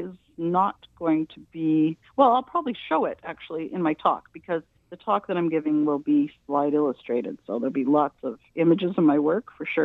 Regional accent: Winnipeg, Manitoba, Canada; also born or lived in New York; What I've decided to do is talk about my life growing up in Winnipeg and how I was influenced by living in Winnipeg

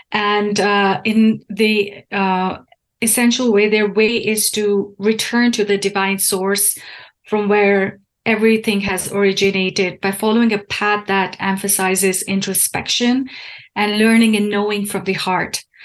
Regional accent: Pakistan; But throughout my journey growing up in Pakistan

